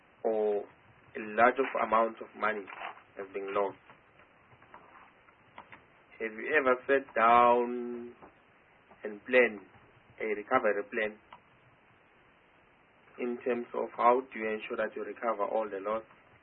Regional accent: Mpumalanga, South Africa; I'm from Mpumalanga

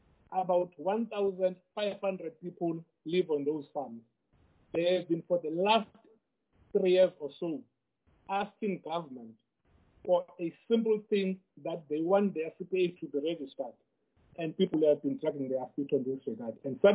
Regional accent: Eastern Cape, South Africa; as you will know, I'm in the NCOP and I'm from the Eastern Cape.

